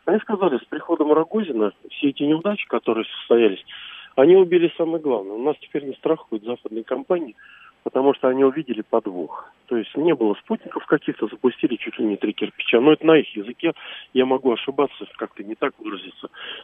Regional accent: Moscow, Russia; я из Москвы.

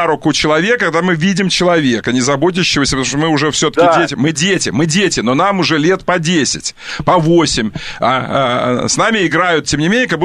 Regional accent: Crimea, Ukraine; born there; я родился в Крыму, и, да, ну, я чувствую Крым как-то, чувствую, это моя земля, понимаете?

